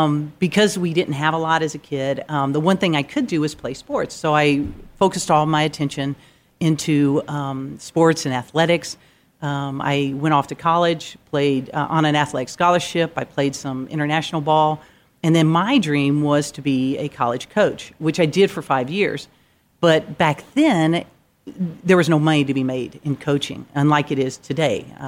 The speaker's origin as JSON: {"language": "English", "town": "Houston", "region": "Texas", "country": "United States", "tie": "born or raised there", "said": "I grew up in Houston, Texas. We lost my father at a very young age. And we grew up in a low-income, high-crime area in Houston."}